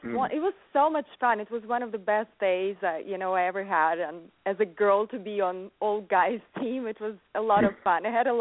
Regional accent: Russia; I grew up in Russia, so I grew up around this kind of tough, you know, sports.

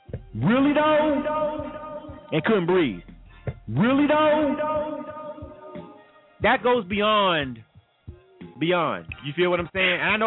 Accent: Panama City, Florida, United States; I'm from Panama City, Florida. That is 1 hour and 20 minutes from Tallahassee.

